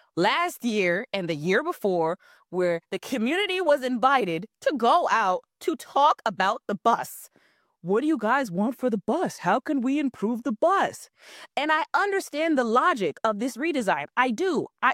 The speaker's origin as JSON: {"language": "English", "region": "New York", "country": "United States", "said": "because you know I'm a New Yorker."}